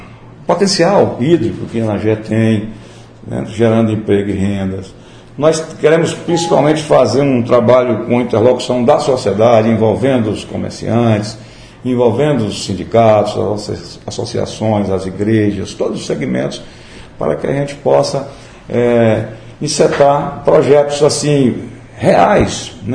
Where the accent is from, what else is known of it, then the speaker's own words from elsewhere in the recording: Anagé, Bahia, Brazil; Ah, eu sou anagerense, ao contrário do que eles falam. Eu nasci anagé, eu estudei no Colégio Renato Viana